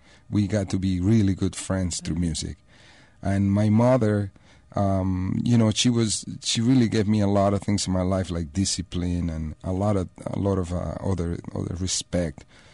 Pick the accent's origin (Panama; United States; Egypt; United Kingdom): Panama; Panama City, Panamá; 65, yeah. I grew up in Panama City, in the capital.